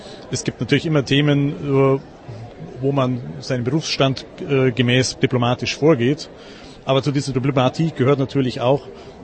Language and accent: German; United States; now in Germany; Wir kommen aus den USA und deshalb gehen meine Kinder auf eine IB-Schule